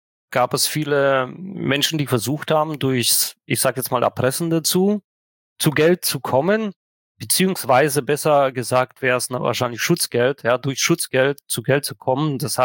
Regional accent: Krasnodar Krai, Russia; also born or lived in Tajikistan; in Turbsee geboren, also nähe Sotschi. Das hatte ich aber in unserem Vorgespräch gar nicht erzählt, sondern in Tadschikistan. Und wir sind dann übergesiedelt an die Schwarzmeerküste, einer der schönsten Regionen Russlands letztendlich.

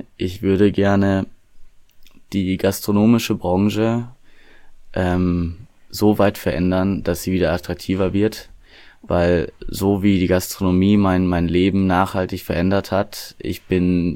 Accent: North Rhine-Westphalia, Germany; ich komme aus dem Westmünsterland.

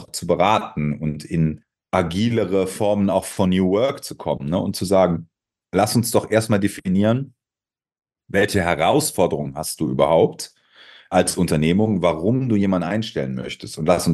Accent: Cologne, North Rhine-Westphalia, Germany; also born or lived in Spain; bin Kölner, habe die letzten 4 Jahre in Spanien gelebt, bin jetzt wieder in Kölle

